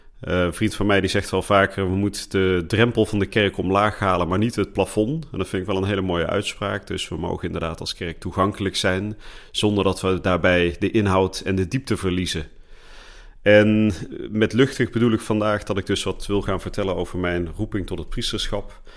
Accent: Vught, North Brabant, Netherlands; also born or lived in 's-Hertogenbosch; Ik ben geboren in Den Bosch en opgegroeid in Vught, waar mijn ouders nog steeds wonen.

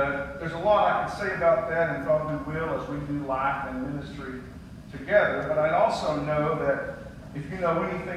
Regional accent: Paris, Texas, United States; I grew up in Paris. My parents are here. They still live in Paris.

